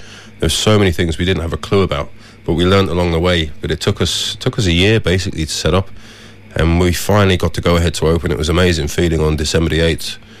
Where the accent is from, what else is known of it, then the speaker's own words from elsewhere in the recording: London, United Kingdom; now in Ireland; No, we're both English. He's from Brighton, I'm from London. And yeah, we've been here. He's here 15 years and I'm here 18 years now. So it still hasn't gone away, the accent